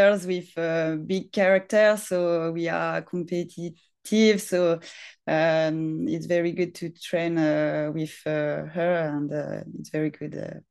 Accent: France; accent: French; English is a second language; So sorry for my French accent and my bad level of English.

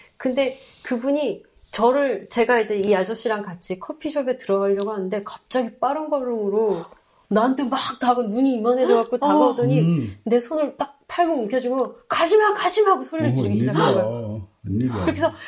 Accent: Samcheok, Gangwon, South Korea; 제가 이제 그 고향이 삼척이거든요.

